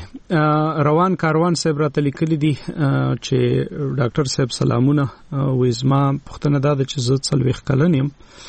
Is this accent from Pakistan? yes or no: yes; Khyber Pakhtunkhwa, Pakistan; زه د وزیرستان یم